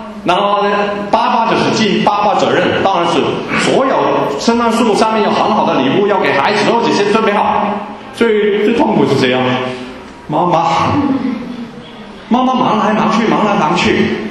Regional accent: Guangdong, China; 我们广东人说一个女一个子，一个女一个子

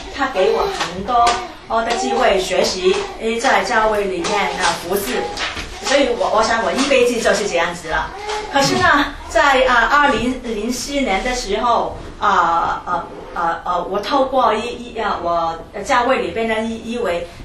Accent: Hong Kong; 我们是从香港来的

